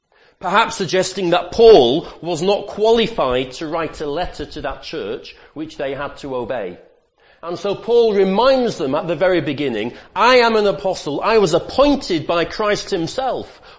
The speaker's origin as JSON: {"language": "English", "region": "North West England", "country": "United Kingdom", "said": "I'm from Lancashire"}